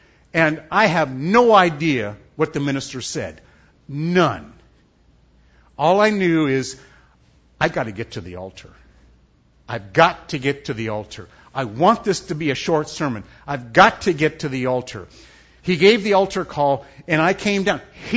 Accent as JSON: {"language": "English", "town": "Columbus", "region": "Ohio", "country": "United States", "tie": "born or raised there", "said": "I was born and raised in Columbus, Ohio, and have never moved."}